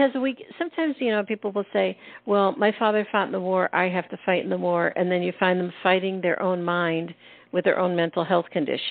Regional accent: Pennsylvania, United States; Yes, and I'm Irish, and I'm back here. So something brought me back because I grew up in Pennsylvania, and I was brought back.

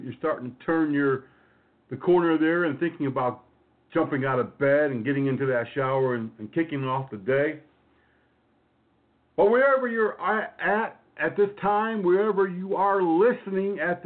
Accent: Connecticut, United States; And I grew up in Connecticut. I'm very familiar with snow.

